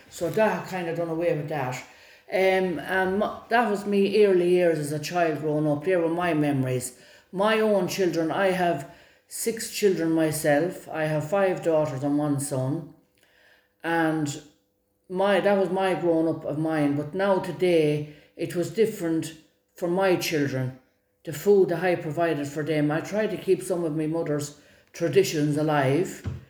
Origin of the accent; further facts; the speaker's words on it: Mullingar, Westmeath, Ireland; born there; I was born in County Westmeath in Ireland, Mullingar. I come from a family of seven.